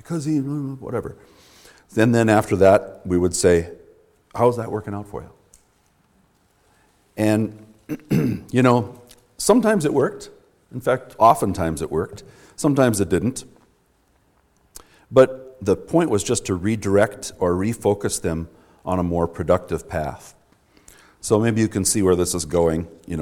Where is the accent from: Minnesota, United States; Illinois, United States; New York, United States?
Minnesota, United States; Duluth; I'm, as Brian said, I'm from Duluth.